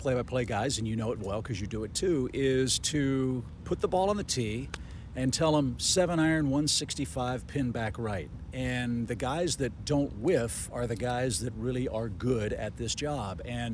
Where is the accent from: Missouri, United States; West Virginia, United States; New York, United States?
Missouri, United States; St. Louis; Growing up in St. Louis, last year was my first opening day I ever got to see in person